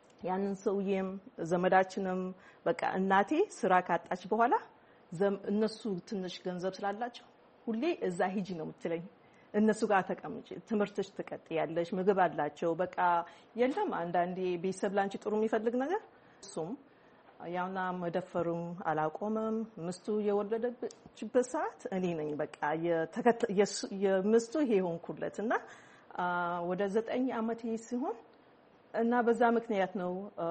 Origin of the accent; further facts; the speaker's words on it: Dire Dawa, Ethiopia; also born or lived in Djibouti; now in United States; የተወለድኩት ድሬዳዋ፣ ያደግኩት ድሬዳዋ እና ጅቡቲ መሀል ነው።